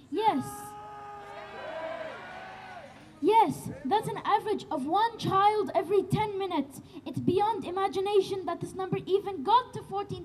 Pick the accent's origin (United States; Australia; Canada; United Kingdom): Australia; being born and raised in Australia, I will never forgive and I will never forget our second Nakba!